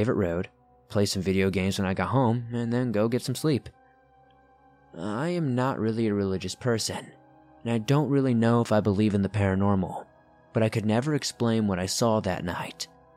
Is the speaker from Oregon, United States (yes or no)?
yes; Prineville, Oregon, United States; especially in my hometown where I grew up, in Prineville, Oregon.